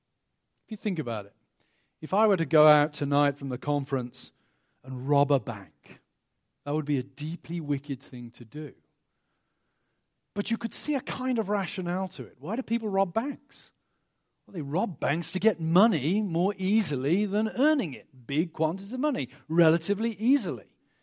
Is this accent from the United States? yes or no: no; England, United Kingdom; Where I grew up in England